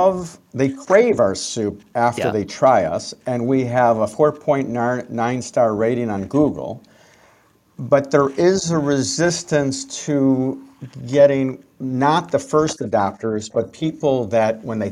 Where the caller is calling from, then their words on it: Chicago, Illinois, United States; from Chicago. Big fan of the show.